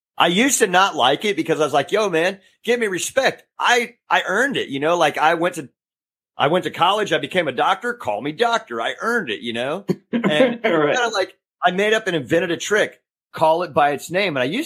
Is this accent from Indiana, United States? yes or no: yes; Indianapolis, Indiana, United States; also born or lived in Greenwood; Now, obviously, I grew up in Indianapolis, but then was raised for a while in Greenwood. So